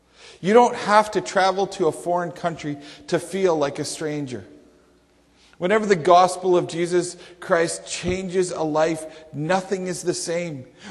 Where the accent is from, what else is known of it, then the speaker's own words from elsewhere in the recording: Calgary, Alberta, Canada; also born or lived in Karenport, Saskatchewan; I grew up in Calgary where I could see the mountains. I was in a strange land. I was a foreigner. I spoke Albertan. They spoke Saskatbush.